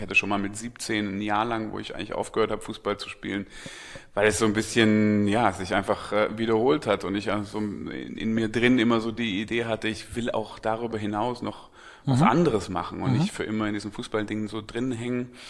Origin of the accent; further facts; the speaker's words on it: Stuttgart, Baden-Württemberg, Germany; Ja, ich bin in Stuttgart geboren und habe dann dort auch Abitur gemacht